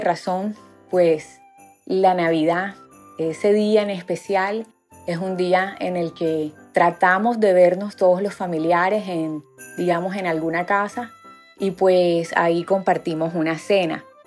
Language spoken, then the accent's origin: Spanish; Barranquilla, Atlántico, Colombia; vivo en la ciudad de Barranquilla, soy barranquillera.